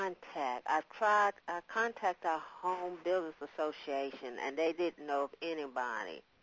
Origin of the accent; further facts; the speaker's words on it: Eden, North Carolina, United States; I'm from Eden, North Carolina.